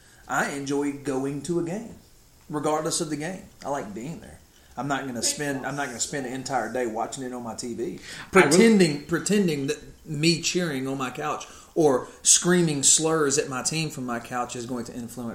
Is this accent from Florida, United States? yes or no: no; Mississippi, United States; I don't really follow sports, but I'm from Mississippi. So up until last night, you know, both of the Mississippi teams were undefeated all the way into the season.